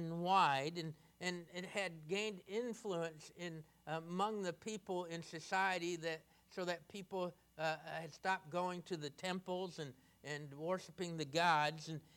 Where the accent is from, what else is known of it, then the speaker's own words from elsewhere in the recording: Midwest, United States; from what I had known growing up in the Midwest.